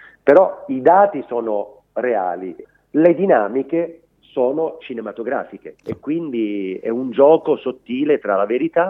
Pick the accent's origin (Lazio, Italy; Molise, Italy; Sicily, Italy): Sicily, Italy; Augusta; vale per il petrolchimico del mio paese, Augusta, vale per Piombino